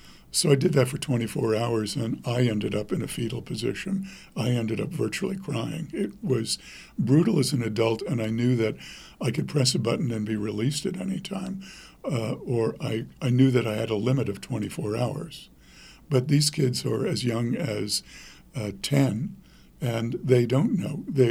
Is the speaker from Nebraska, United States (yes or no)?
no; New York, United States; I grew up in New York, so I'm relentless when it comes to doing something like this